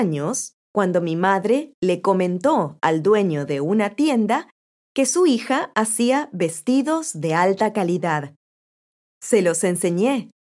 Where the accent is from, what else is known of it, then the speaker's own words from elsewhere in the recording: Spain; born there; Mi familia es de origen peruano, aunque nací en España.